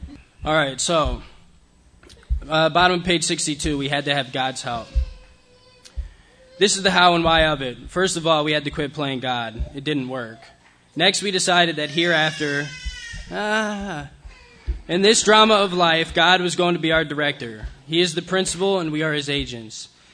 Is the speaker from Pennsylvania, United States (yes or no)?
yes; Scranton, Pennsylvania, United States; I was born in Scranton, Pennsylvania, the show The Office. I was born there. I lived there for 18 years of my life. It's about north of Philly.